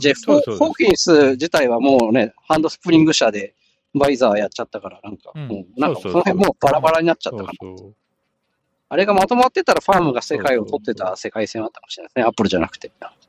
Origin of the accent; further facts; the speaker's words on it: Toyohashi, Aichi, Japan; born there; 僕は結局、豊橋なんで、豊橋生まれなんで